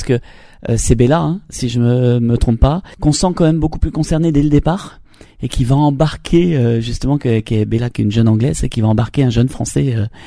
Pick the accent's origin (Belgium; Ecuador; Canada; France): France; Nous, en tant que Français